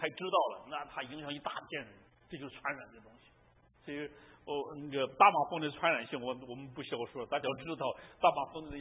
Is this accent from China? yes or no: yes; China; 它就像那个我们中国人吃馒头这些东西，要用那个酵